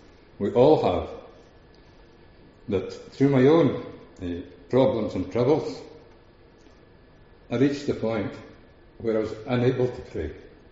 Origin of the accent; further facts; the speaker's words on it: Strathpeffer, Scotland, United Kingdom; I was brought up in the Psalms in a little church in Strathpeffer.